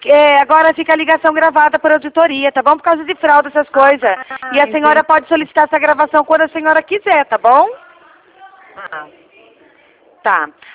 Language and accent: Portuguese; Rio Claro, São Paulo, Brazil; Não, eu sou de Rio Claro, São Paulo